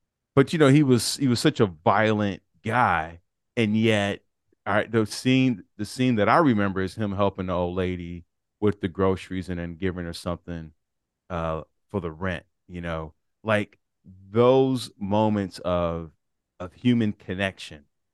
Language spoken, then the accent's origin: English; Chicago, Illinois, United States; You know, I'm from Chicago, so I grew up on The Godfather, Miller's Crossing